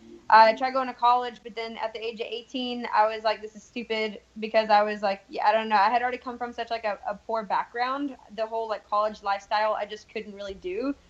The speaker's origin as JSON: {"language": "English", "town": "Louisville", "region": "Kentucky", "country": "United States", "tie": "born or raised there", "said": "I grew up here in Louisville, Kentucky."}